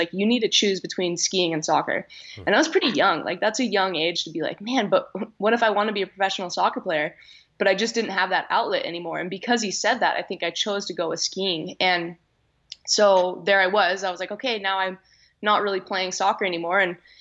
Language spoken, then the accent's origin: English; Squaw Valley, California, United States; Like growing up, I grew up in Squaw Valley.